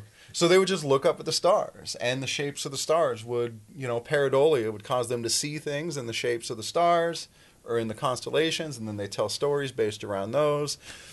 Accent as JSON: {"language": "English", "town": "San Diego", "region": "California", "country": "United States", "tie": "born or raised there", "said": "I grew up in San Diego, and it scared the piss out of me."}